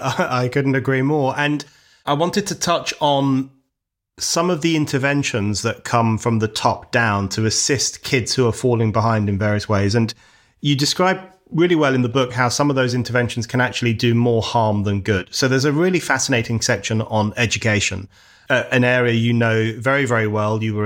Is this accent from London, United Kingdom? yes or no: yes; London, United Kingdom; Where I grew up in Northwest London, I grew up with kids, most of whose parents were from rural parts of Ireland, and they were very disciplinarian parents.